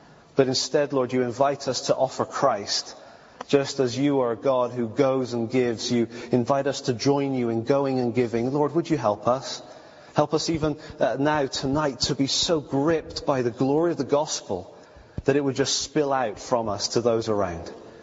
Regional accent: Bristol, South West England, United Kingdom; also born or lived in United States; I'm actually Bristolian.

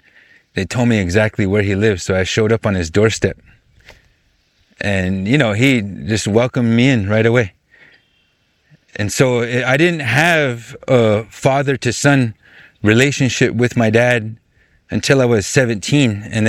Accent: United States; People refer to me as … I was raised in Standing Rock by my mother.

